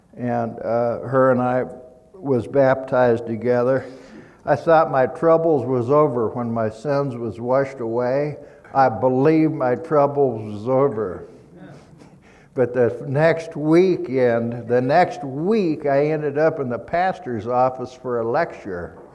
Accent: Boulder, Colorado, United States; I was born in Boulder, and so I'm a native, right? My father was born in Boulder also

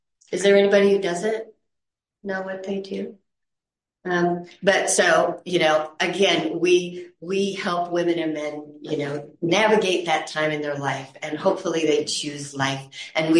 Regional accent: Colorado, United States; Growing up in Colorado, we fished a lot, but I didn't love lake fishing.

